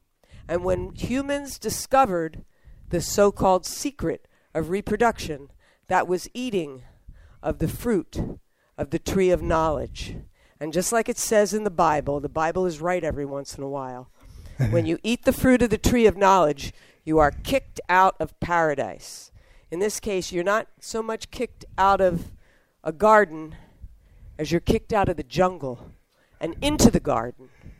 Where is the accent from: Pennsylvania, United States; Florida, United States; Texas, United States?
Pennsylvania, United States; Philadelphia; And that's going to be in Philly, my hometown. My hometown, yes, indeed.